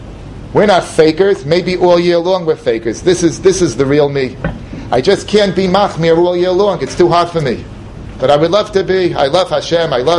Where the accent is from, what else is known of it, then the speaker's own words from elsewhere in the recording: United States; When I was growing up in America, the message that I got for Elul and Rosh Hashanah